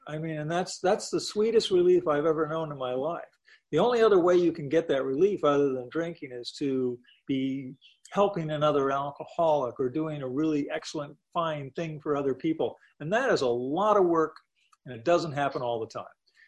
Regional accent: Canada; I come from a family of professional non-feelers and non-emoters. We're military, we're Canadian, we're Protestant.

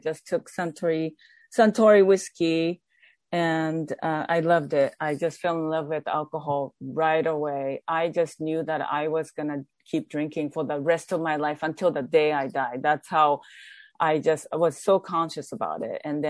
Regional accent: Japan; moved away; I was born and raised in Japan, and I just really needed to get out of Japan because Japan was my problem.

